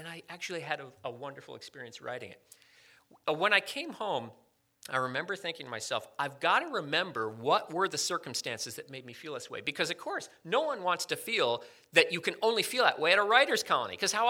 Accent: Connecticut, United States; I'm from Connecticut, so this was familiar.

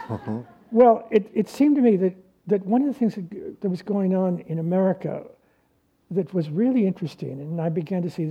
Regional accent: San Francisco, California, United States; born there; When I was born in San Francisco, there was notation made of that fact, of my birth, in the newspaper, as there was with most babies.

